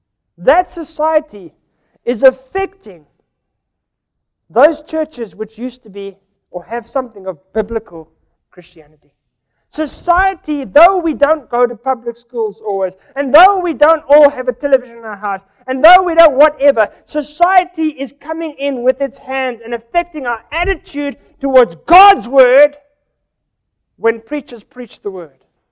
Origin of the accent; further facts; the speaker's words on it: South Africa; I came from South Africa.